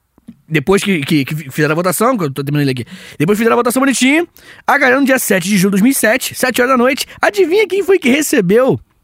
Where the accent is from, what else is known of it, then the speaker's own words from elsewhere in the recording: Rio de Janeiro, Brazil; olhando pro Corcovado lá no Rio de Janeiro, minha terrinha